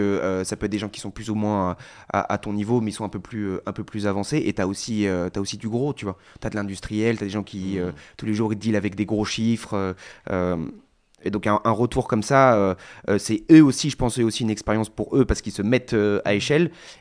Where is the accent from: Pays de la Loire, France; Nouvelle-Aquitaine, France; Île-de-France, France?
Île-de-France, France; Paris; Jonas et moi, on est tous les deux de Paris. On est né et on a grandi à Paris. On n'a jamais vraiment bougé. On a fait nos études, on a travaillé toute notre vie à Paris.